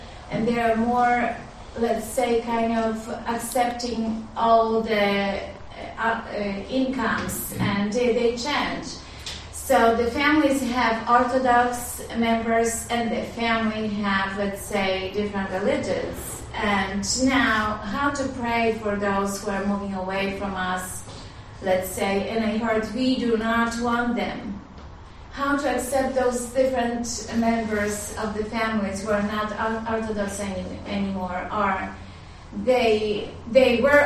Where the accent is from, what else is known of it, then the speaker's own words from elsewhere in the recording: Poland; English is a second language; I'm from Poland